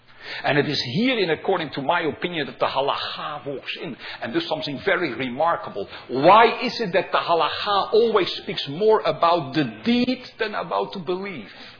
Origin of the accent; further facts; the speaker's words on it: Amsterdam, North Holland, Netherlands; two figures who both lived in my hometown in Amsterdam.